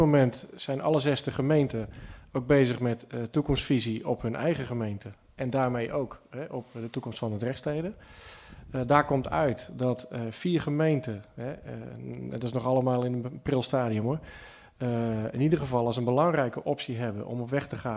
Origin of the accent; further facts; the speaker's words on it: Bleskensgraaf, South Holland, Netherlands; Ik kom zelf uit Bleskensgraaf, dat is de gemeente Molenwaard